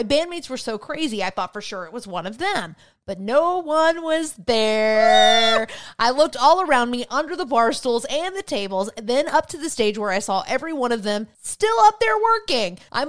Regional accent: Ohio, United States; moved away as an adult; now in Dallas, United States; I am from Northeast Ohio, but have lived in Dallas-Fort Worth since my 20s.

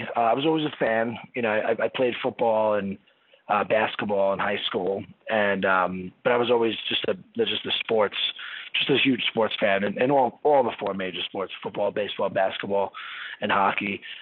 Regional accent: Staten Island, New York, United States; I'm from Staten Island.

